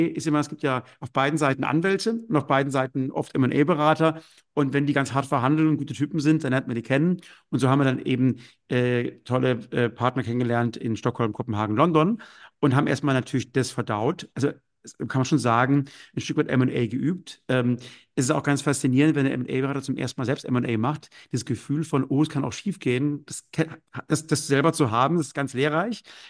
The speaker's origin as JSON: {"language": "German", "town": "Karlsruhe", "region": "Baden-Württemberg", "country": "Germany", "tie": "born or raised there", "said": "bin aufgewachsen in Karlsruhe, habe da bei der Deutschen Bank ein duales Studium gemacht und habe dann noch Wirtschaftswissenschaft studiert in Witten-Herdecke und in Austin, Texas"}